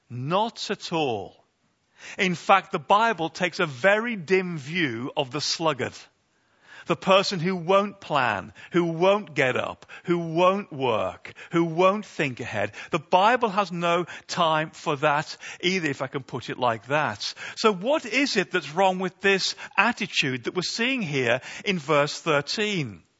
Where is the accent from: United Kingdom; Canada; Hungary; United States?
United Kingdom; We're British, so we never say it like that openly. We hide it.